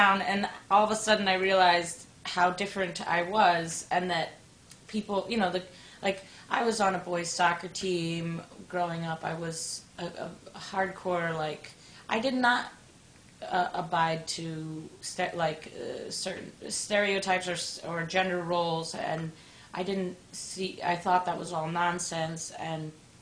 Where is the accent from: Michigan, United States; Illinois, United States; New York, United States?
New York, United States; Dobbs Ferry; also born or lived in Westport, Connecticut; I grew up in Dobbs Ferry, New York, and then I lived in Westport, Connecticut